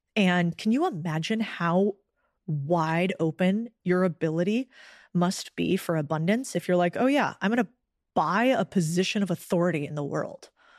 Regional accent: Austin, Texas, United States; And I'm from Austin and I kind of like crystals.

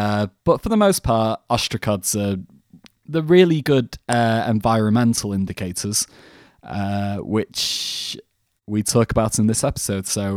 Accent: Yorkshire and the Humber, United Kingdom; So it's like the next town away from my hometown.

